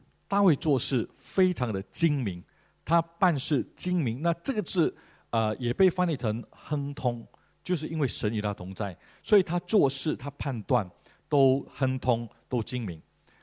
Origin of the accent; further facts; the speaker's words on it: Malaysia; moved away; 我原本是马来西亚人，但是我想要来新加坡